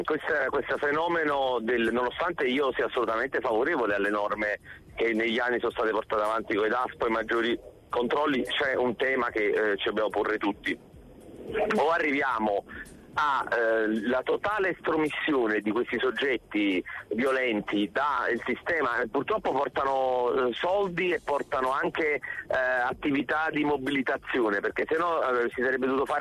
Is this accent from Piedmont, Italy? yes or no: no; Naples, Campania, Italy; in quanto napoletano